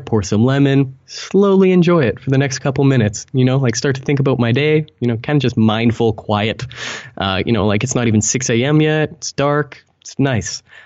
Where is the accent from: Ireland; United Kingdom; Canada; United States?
Canada; But I'm the kind of person, I'm Canadian, you know